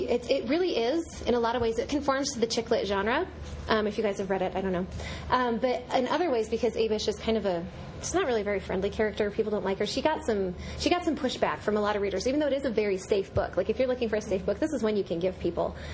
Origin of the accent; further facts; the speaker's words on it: Logan, Utah, United States; I was raised in Logan, Utah, so I was a very good Mormon girl, did a lot of really good things, and I'm not sad about